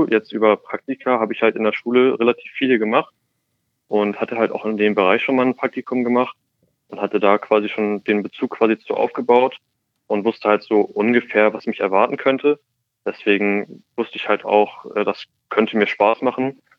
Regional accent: Hamburg, Germany; Ihr habt ja gerade schon gesagt, also ich komme aus Hamburg.

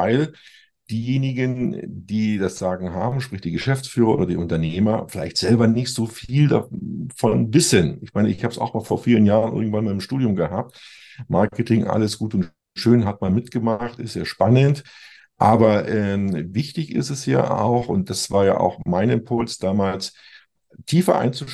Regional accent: Regensburg, Bavaria, Germany; Ich bin aus Regensburg

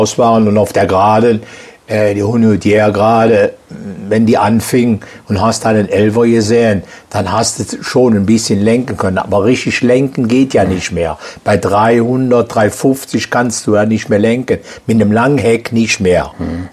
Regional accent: Aachen, North Rhine-Westphalia, Germany; Ich bin aus Aachen.

